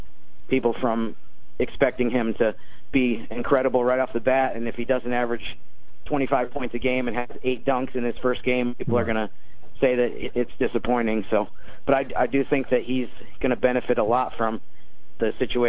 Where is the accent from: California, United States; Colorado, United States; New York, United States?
New York, United States; I know I'm actually from New York.